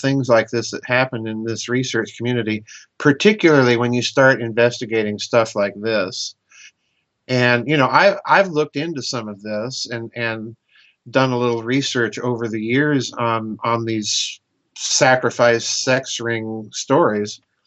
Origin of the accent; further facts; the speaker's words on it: Midwest, United States; you know, I'm a Midwesterner. These people on the coast, no offense